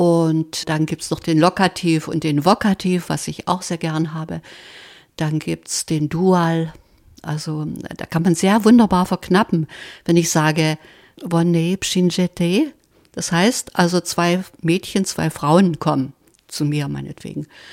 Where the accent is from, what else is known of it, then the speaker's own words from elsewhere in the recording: Zerner, Saxony, Germany; In der Lausitz, also das ist bei Kamenz, Zerner Rosenthal, also ich bin in Zerner geboren, Rosenthal ist gleich in der Nähe. Und die ersten Lebensjahre habe ich, bis ich ungefähr 5 war, haben meine Eltern in Zerner gewohnt. Hinterher zogen sie dann nach Schönau, Kunewitz.